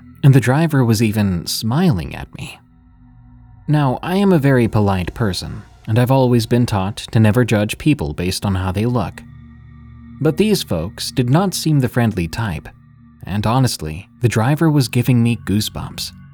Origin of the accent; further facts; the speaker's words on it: Ohio, United States; The day she left, I received the call to return to my home state, as my mother had declined and fast. I picked up my wife and headed for Ohio.